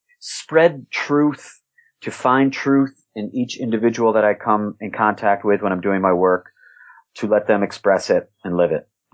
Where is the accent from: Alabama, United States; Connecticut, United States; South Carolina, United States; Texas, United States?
Connecticut, United States; Wethersfield; moved away as an adult; also born or lived in Hartford; now in New York, United States; I was born in Connecticut, in Hartford, grew up in Wethersfield, Connecticut, which is a really typical American suburb. And, left there around the age of 18 to go to college